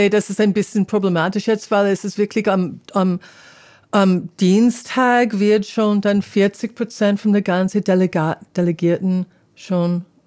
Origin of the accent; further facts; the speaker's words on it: California, United States; German is a second language; Und Kalifornien, ich komme aus Kalifornien